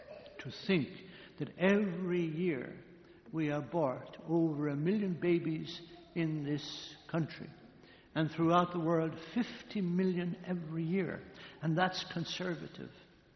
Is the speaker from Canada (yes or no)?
no; Ireland; Growing up in Ireland after the Second World War, not everything was available.